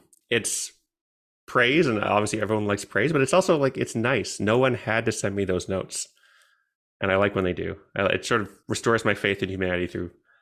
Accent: Canada; because I'm Canadian

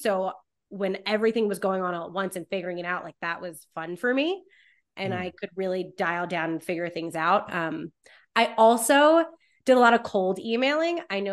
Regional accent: East Coast, United States; I was living in Philly. I'm from the East Coast originally.

